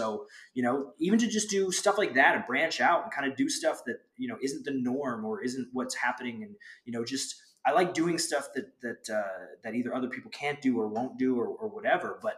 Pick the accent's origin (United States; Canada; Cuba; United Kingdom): Canada; I'm like, I don't really have, I'm from Canada, man.